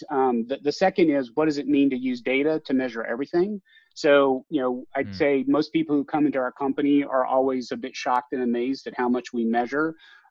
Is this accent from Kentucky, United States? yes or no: yes; Kentucky, United States; So I grew up in Kentucky, in a small podunk town